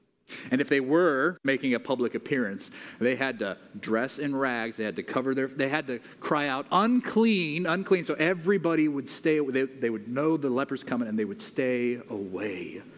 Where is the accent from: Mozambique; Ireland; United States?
Mozambique; Growing up in Mozambique, it was a country that was coming out of 30 years of war and horrific poverty and so forth.